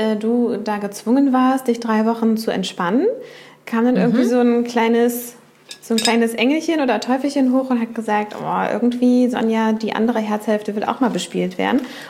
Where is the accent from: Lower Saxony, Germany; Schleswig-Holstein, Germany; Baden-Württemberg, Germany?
Lower Saxony, Germany; Uelzen; das waren auch 30, 40 Kilometer oder so von meiner Heimat entfernt.